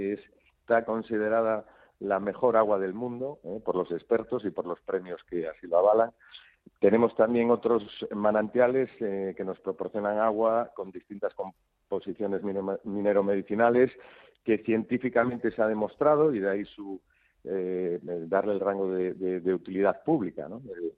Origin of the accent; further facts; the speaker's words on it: Galicia, Spain; como buen gallego